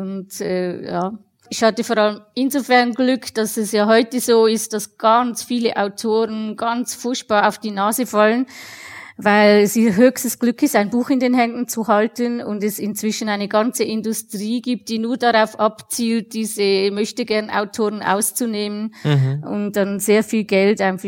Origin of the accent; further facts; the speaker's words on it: Switzerland; weil man natürlich als Schweizerin genötigt wird, zuerst was Ordentliches zu lernen.